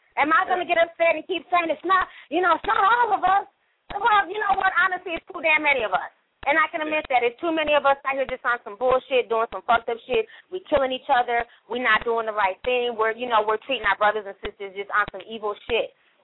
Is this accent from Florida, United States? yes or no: yes; Florida, United States; yeah, I'm from Florida, but I'm not ratchet. you know, I'm from Florida.